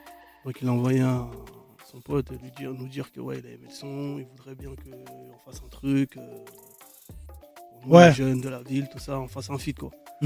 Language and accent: French; Paris, Île-de-France, France; Déjà je venais de Paris, déjà ils aimaient pas trop les gens qui venaient de Paris.